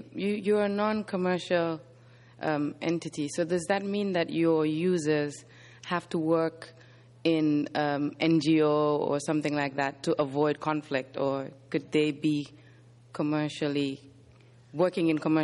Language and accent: English; Gambia; I'm from the Gambia.